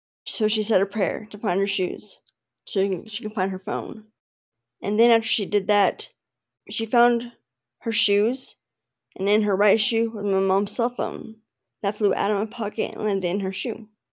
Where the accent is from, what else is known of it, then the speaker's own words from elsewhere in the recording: Texas, United States; I'm from Texas, and I am a mother to two little girls who are really outgoing and fun.